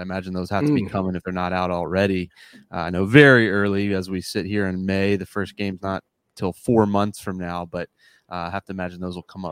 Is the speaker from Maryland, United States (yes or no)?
yes; Maryland, United States; born there; now in Atlanta, United States; Yeah, well, so I was born in Maryland, and, you know, that was before the Nationals were a thing